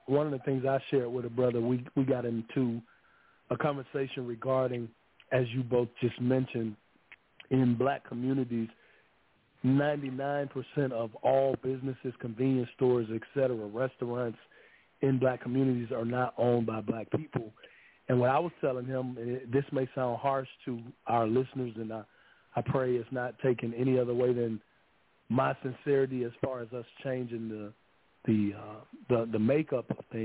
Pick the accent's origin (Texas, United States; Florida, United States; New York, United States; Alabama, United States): Alabama, United States; Birmingham; because I'm from Birmingham, Alabama, so I have a serious history.